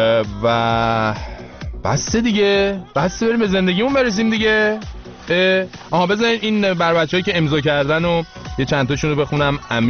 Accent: Iran; ما ایرانیام

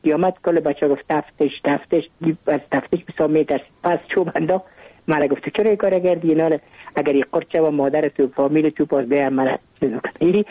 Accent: Kabul, Afghanistan; من متولد کابل هستم، در نایی اول کابل تولد شدیم.

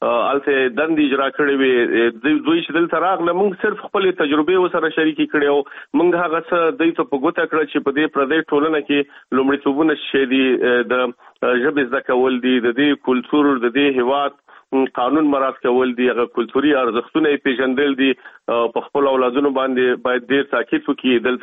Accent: Kabul, Afghanistan; moved away as an adult; په افغانستان کې خو په کابل کې مونږ اوسېدلو، او هلته زما عمر دومره نه و. تقریبا په 21 کلنۍ کې زه د افغانستان نه راوتلی یم،

